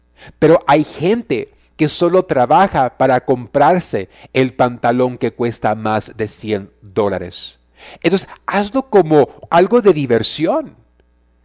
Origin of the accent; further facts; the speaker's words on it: Mexico; Y como buen mexicano, cuando nos ponemos a dieta